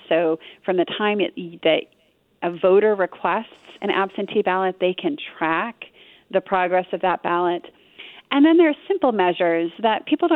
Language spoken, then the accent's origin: English; Ellsworth, United States; with my hometown Rotary, the Ellsworth Rotary.